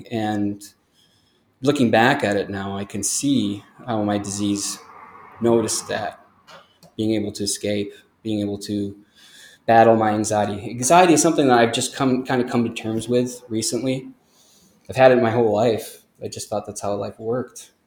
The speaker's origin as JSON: {"language": "English", "region": "Wisconsin", "country": "United States", "tie": "born or raised there", "said": "I'm the oldest of six kids. I grew up in Wisconsin and had a fairly normal, I guess, childhood."}